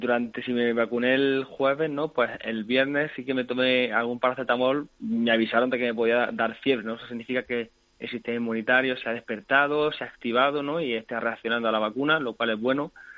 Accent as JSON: {"language": "Spanish", "town": "Granada", "region": "Andalusia", "country": "Spain", "tie": "born there", "moved": "yes", "lives_now": "Madrid, Spain", "said": "Bueno, yo de nacimiento soy de Granada, pero llevo 6 años y pico viviendo en Madrid."}